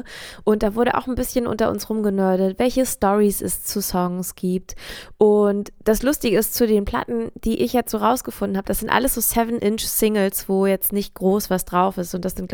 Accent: Norderstedt, Schleswig-Holstein, Germany; spielen wir in meiner kleinen Stadt-Hometown direkt neben Hamburg in Norderstedt.

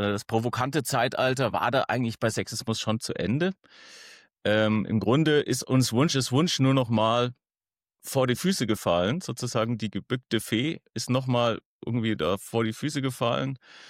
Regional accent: Bavaria, Germany; Einstiegsdroge war natürlich als Franke das Bier.

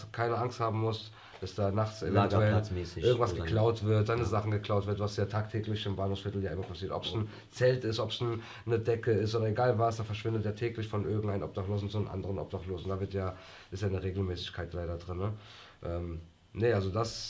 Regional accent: Spain; Ich komme ja aus Spanien

